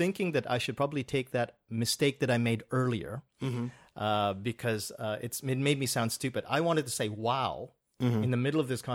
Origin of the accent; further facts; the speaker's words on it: Canada; I'm from Canada